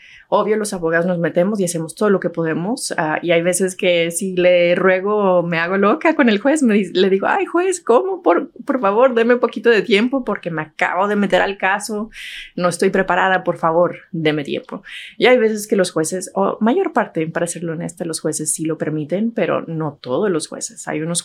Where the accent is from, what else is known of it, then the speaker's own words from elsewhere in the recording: El Paso, Texas, United States; Yo soy del Paso, Texas, que es una ciudad fronteriza.